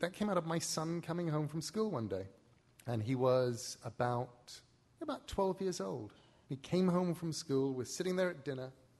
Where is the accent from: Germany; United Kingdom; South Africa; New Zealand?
United Kingdom; England; moved away as an adult; now in United States; I wrote it as an immigrant. I wrote it as an English person coming to America, finding out to my surprise that it was filled with weird American stuff.